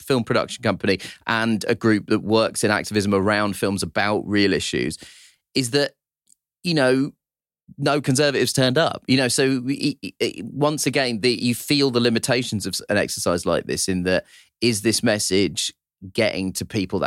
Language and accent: English; United Kingdom; my personal discomfort as a British Indian man